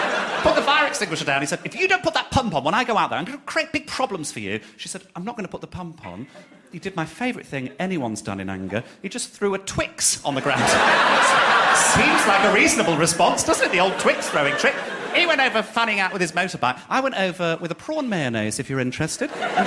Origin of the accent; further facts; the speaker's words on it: Birmingham, West Midlands, United Kingdom; So I'm from Birmingham. I'm as surprised as you are.